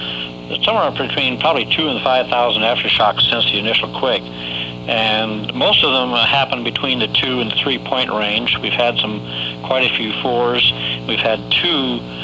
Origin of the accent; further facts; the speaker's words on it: California, United States; also born or lived in Phoenix, United States; Basically, I was born in Phoenix, Arizona, but 6 months after that, during wartime, my mother came back to California. I've been here ever since.